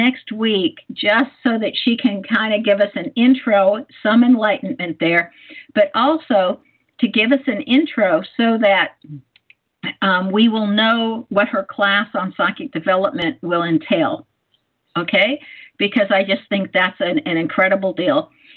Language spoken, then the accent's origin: English; California, United States; also born or lived in Tokyo, Japan; Now, I grew up in California, experienced plenty of earthquakes. I was living in Tokyo, Japan, when a big earthquake went off.